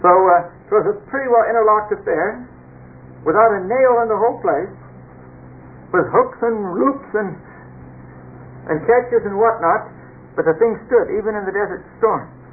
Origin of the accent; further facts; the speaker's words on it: California, United States; I come from California. I have seen it there too.